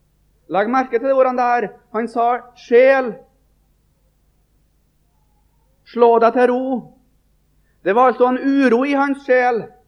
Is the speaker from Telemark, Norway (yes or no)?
no; Trøndelag, Norway; Det var en emissær hjemme i Trøndelag